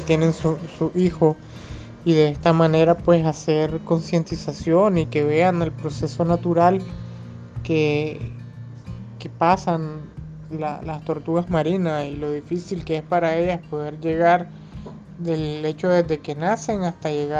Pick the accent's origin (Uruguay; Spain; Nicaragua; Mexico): Nicaragua; Nosotros pues como nicaragüense tenemos 2 playas